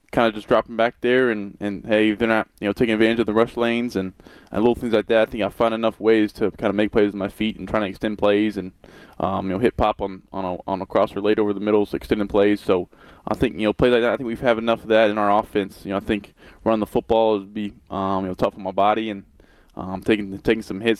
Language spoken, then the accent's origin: English; the South, United States; I grew up in the South, you know, country music fan and barbecue fan, so it was nice being in Nashville.